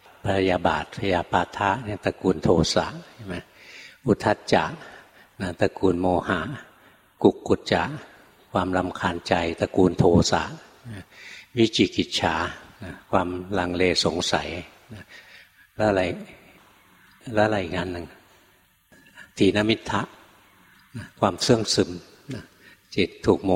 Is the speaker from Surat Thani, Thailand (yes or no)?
no; Bangkok, Thailand; เราคนกรุงเทพ ราภาวนาอยู่ในกรุงเทพ